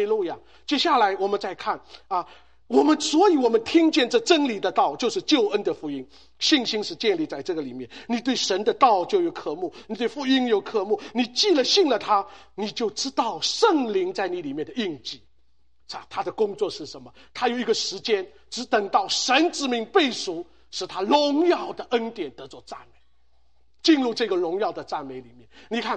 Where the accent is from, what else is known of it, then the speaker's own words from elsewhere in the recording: China; 我们中国人毛泽东有一句话，与天斗其乐无穷啊，中国人来就是一个斗的东西，一个斗的文化